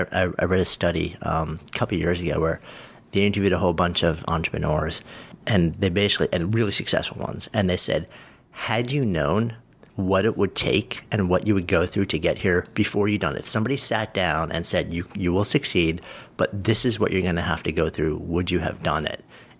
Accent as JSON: {"language": "English", "town": "Port Washington", "region": "New York", "country": "United States", "tie": "born or raised there", "said": "Not too far from me. I was Port Washington kid."}